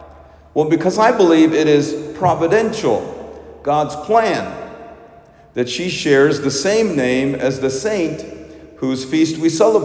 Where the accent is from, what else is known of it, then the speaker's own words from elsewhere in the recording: India; In my home country of India, we have a very specific way of naming children.